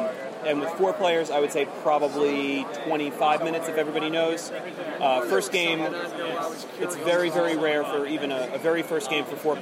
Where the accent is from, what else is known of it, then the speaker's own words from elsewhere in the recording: New Jersey, United States; Around here, no, since we're from New Jersey.